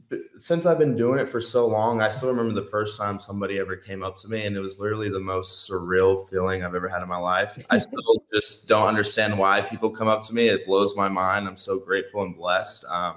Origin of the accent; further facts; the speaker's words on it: Houston, Texas, United States; growing up in Houston, Texas, this is so new, especially 5 years ago.